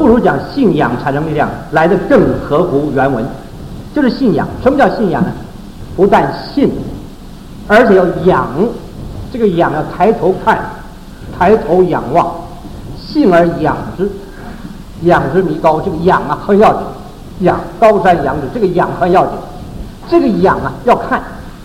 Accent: China; 这个信呢，就是我们中国人所讲的信仰

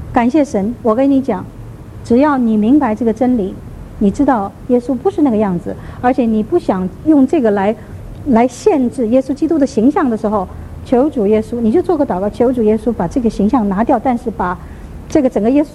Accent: China; 我们中国人也是太保守，有时候明明爱一个人嘛，又常常讲不出来。

